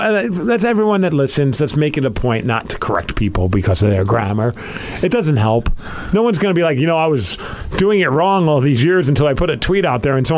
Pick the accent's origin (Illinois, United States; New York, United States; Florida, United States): New York, United States; accent: New York; It's my New York accent, man.